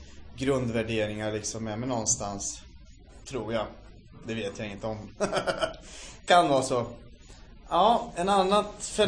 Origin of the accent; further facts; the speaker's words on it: Norrköping, Östergötland, Sweden; also born or lived in Stockholm; Så är jag född 1965 på Sabbatsberg. Och... bodde ett par år i Hässelby, sen flyttade vi till Norrköping.